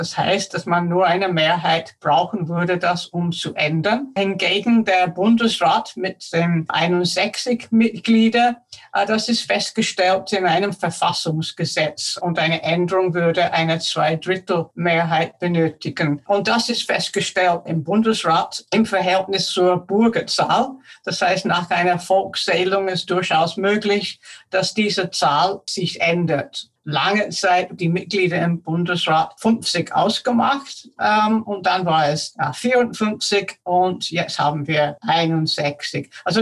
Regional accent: United Kingdom; moved away as an adult; now in Austria; Ursprünglich komme ich aus Großbritannien und ich habe in Großbritannien studiert, Politikwissenschaft, europäische Studien und auch dann gelehrt an diversen Universitäten, bevor ich nach Österreich gekommen

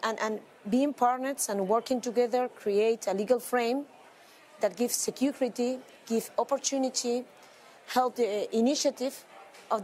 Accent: Spain; it's true that I'm from Spain and we are suffering a lot.

